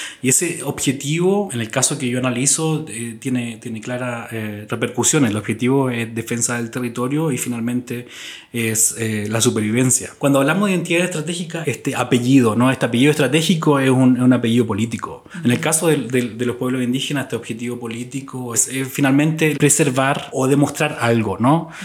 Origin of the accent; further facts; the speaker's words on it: Chile; now in Germany; soy chileno, pero radico hace algún tiempo en Alemania.